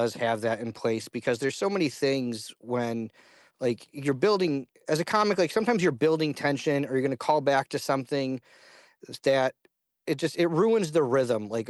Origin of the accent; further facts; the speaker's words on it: Wisconsin, United States; I grew up outside Lake Geneva where the tourists would come and stuff